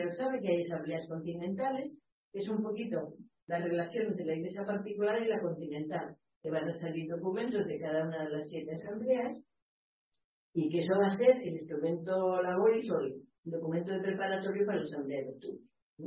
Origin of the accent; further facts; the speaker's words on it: Castile, Spain; Yo soy de Castilla, hay muchos pueblos que no tienen sacerdotes